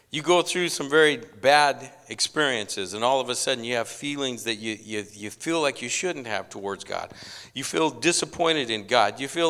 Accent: Idaho, United States; Now, I don't know about you, but I grew up in Idaho.

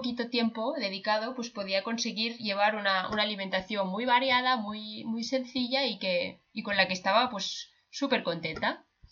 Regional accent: Menorca, Balearic Islands, Spain; Somos de Menorca

